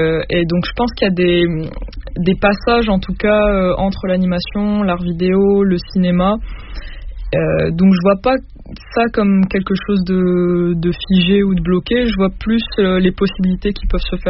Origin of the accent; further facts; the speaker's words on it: Morocco; c'est un film où on peut vraiment se projeter, en tout cas quand on vient du Maroc.